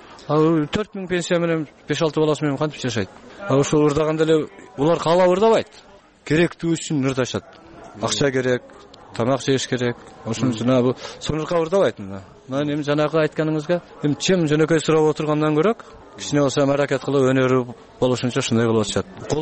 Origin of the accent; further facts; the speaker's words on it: Arpatektir, Osh Region, Kyrgyzstan; born there; 1067 жылы Алай районунун Арпатектер деген айылында төрөлгөнмүн.